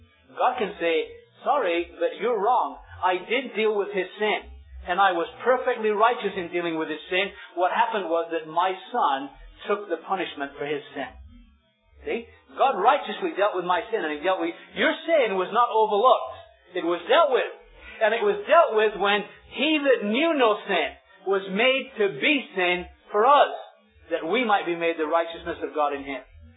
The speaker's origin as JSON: {"language": "English", "region": "England", "country": "United Kingdom", "tie": "born or raised there", "said": "I grew up in England too, but there was never the thought that one day I was going to be part of British royalty."}